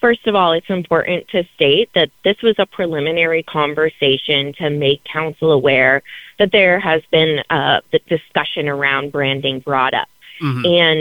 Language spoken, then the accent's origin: English; Findlay, Ohio, United States; And one of the things when I say I'm from Findlay, Ohio, anyone that has kind of driven through this area all the time will say, oh, Flag City, USA, do you guys make flags in Findlay?